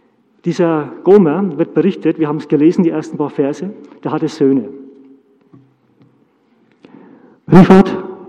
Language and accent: German; Germany; ich glaube, ich bin Deutscher